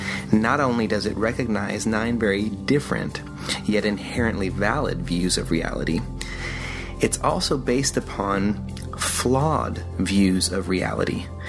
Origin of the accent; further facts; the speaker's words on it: Richmond, Virginia, United States; I'm from Richmond, Virginia.